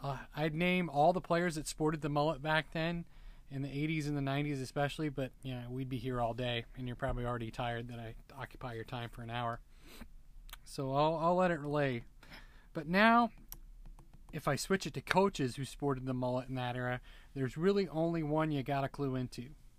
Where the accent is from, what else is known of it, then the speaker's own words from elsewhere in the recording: United States; being a U.S.-based hockey fan and growing up in the States in the 90s